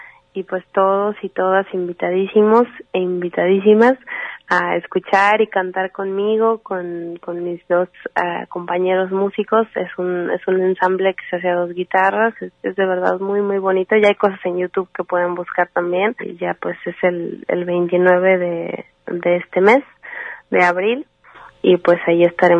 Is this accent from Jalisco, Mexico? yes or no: yes; Guadalajara, Jalisco, Mexico; Pues como tapatía